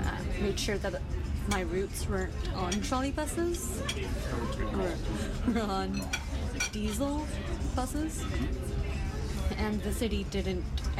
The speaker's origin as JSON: {"language": "English", "town": "Vancouver", "region": "British Columbia", "country": "Canada", "said": "of course, I'm from Vancouver"}